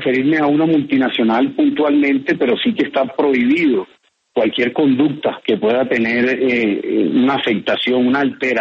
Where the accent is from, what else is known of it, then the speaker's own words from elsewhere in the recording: Colombia; como colombiano